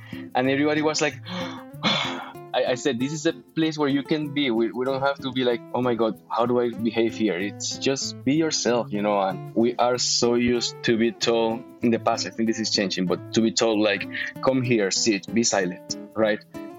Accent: Venezuela; English is a second language; now in Austin, United States; I am originally from Venezuela, where I live currently in Austin, Texas.

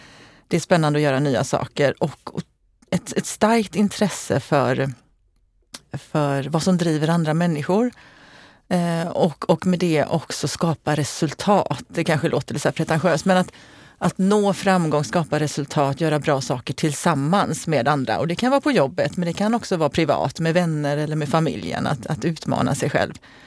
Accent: Eslöv, Skåne, Sweden; now in Gothenburg, Sweden; Jag kommer ursprungligen från Eslöv.

